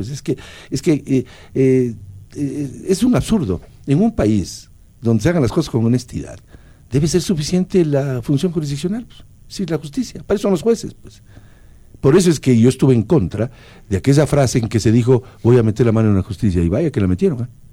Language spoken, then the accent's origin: Spanish; Quito, Pichincha, Ecuador; Utilizando un quiteñismo, yo soy quiteño, nos dieron debatiendo.